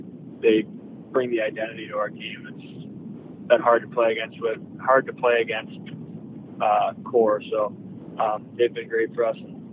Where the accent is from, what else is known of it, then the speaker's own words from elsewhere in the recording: Pittsburgh, Pennsylvania, United States; whenever I grew up in Pittsburgh watching him play